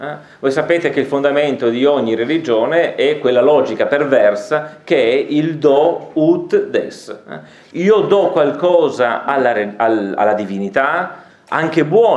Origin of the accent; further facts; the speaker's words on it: Beinasco, Piedmont, Italy; poi io sono di Beinasco, originario, quindi non è che sono proprio lontanissimo.